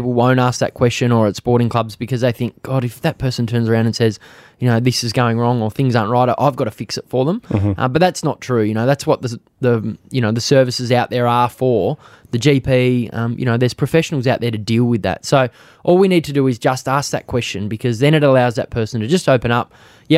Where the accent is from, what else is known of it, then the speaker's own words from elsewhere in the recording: Australia; I grew up a tradie, went to an all-boys school, never ever thought that, you know, we grow up as Aussie men